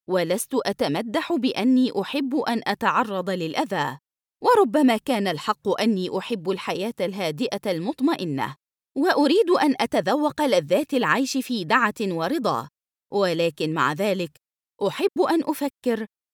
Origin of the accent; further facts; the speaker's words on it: Jeddah, Makkah Province, Saudi Arabia; والمحبة لوطني ومدينتي جدة